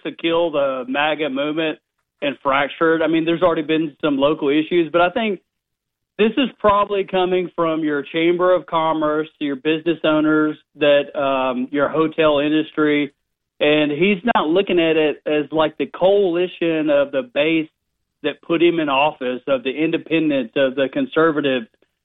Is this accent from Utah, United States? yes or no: no; Tennessee, United States; Hey, I grew up here in Shelby County, Tennessee.